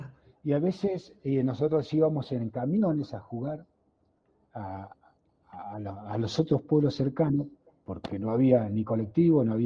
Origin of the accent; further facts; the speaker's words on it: Balnearia, Córdoba, Argentina; Nosotros somos de un pueblo, 6.000 habitantes, Balnearia, en la provincia de Córdoba. Después uno, por una cosa u otra, migra a Bolivia